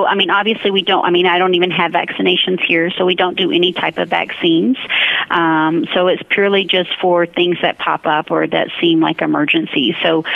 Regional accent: Alabama, United States; I'm originally a Southerner, so I'm from Alabama.

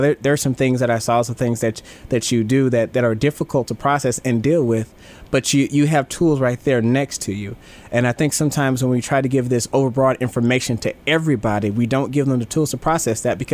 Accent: St. Louis, Missouri, United States; I grew up in St. Louis.

